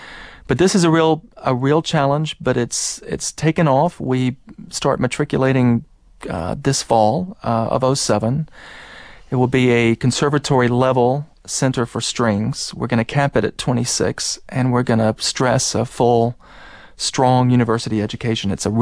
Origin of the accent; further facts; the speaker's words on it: Macon, Georgia, United States; I grew up in Macon, Georgia, but studied with a Hungarian teacher who gave me a fantastic Central European influence.